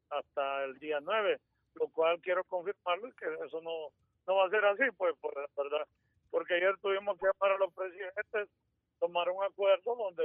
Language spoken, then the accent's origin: Spanish; El Salvador; todos somos salvadoreños